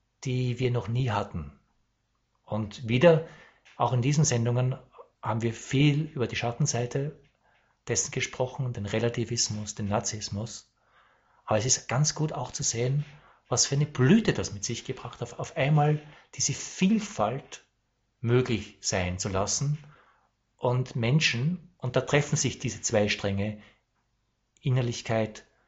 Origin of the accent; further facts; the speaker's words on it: Austria; Ich meine, in Deutschland war es extrem, aber aus Österreich, wo ich herkomme, ich weiß, da war das absolut extrem